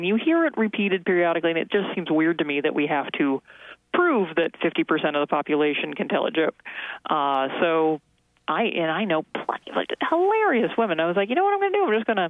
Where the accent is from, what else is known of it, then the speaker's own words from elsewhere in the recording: Kalamazoo, Michigan, United States; also born or lived in Portland / Minneapolis / New York City; I did. I'm born and raised in Kalamazoo.